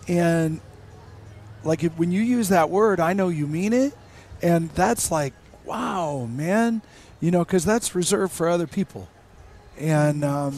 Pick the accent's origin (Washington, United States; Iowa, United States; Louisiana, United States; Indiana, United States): Washington, United States; Seattle; and I grew up in Seattle, and there's an area in Seattle Center where the Space Needle is, and there's a big grassy area.